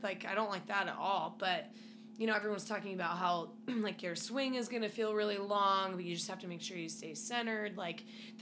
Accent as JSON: {"language": "English", "country": "Norway", "said": "Oh, yeah, they're not. I'm technically from Norway."}